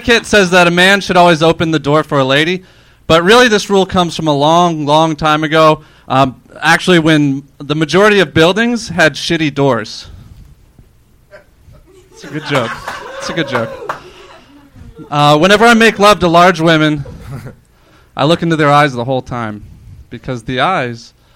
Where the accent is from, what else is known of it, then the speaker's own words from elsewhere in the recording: Orlando, Florida, United States; Florida, Orlando, Florida.